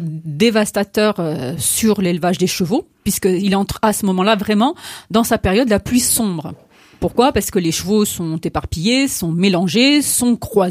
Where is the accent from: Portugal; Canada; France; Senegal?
Portugal; accent: Portuguese; French is a second language; vous m'excuserez, hein, tout le monde, pour mon accent portugais